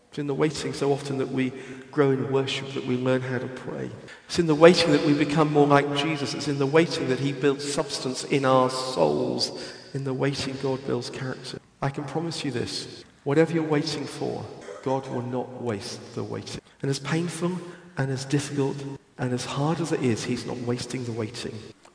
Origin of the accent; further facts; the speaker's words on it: United Kingdom; We're British, most of us. We're not very good at owning our desperation.